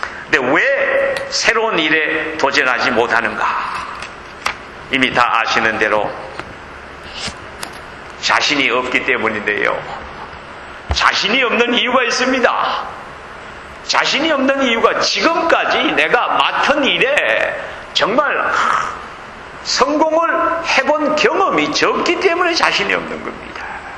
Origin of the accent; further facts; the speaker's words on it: South Korea; 이 와중에 이름을 내기가 이 한국인으로서는 거의 불가능합니다.